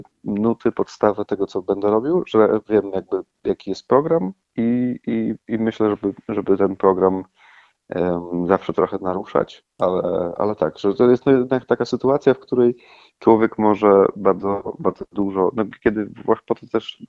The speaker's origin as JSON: {"language": "Polish", "town": "Tricity", "region": "Pomeranian Voivodeship", "country": "Poland", "lives_now": "Warsaw, Poland", "said": "Jestem z Trójmiasta, mieszkam w Warszawie, ale Kraków jest mi bliski serca."}